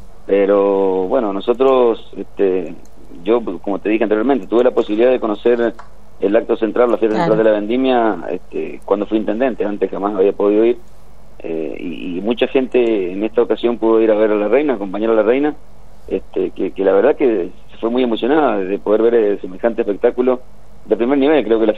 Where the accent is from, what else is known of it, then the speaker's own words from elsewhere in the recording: La Paz, Mendoza, Argentina; que los paseños somos mendocinos igual que ellos